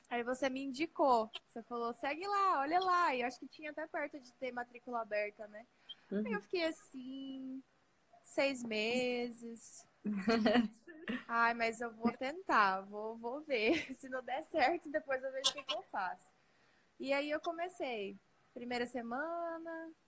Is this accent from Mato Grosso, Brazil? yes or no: yes; Porto Alegre do Norte, Mato Grosso, Brazil; Então, eu sou do interior do Mato Grosso, Porto Alegre do Norte.